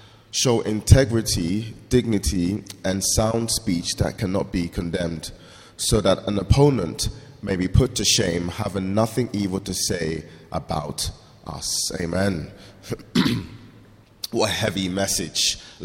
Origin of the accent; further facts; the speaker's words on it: Croydon, London, United Kingdom; born and raised in Croydon. Love that place. God is there.